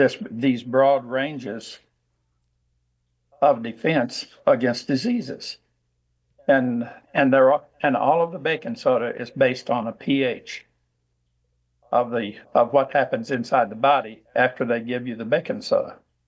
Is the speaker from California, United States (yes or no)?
no; Mountain View, Arkansas, United States; I grew up in Mountain View, Arkansas